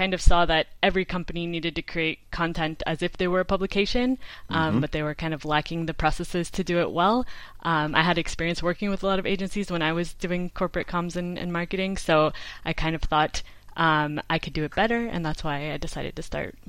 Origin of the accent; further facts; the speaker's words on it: United States; now in Spain; So I'm an American living in Spain, so I worked in publications in the U.S.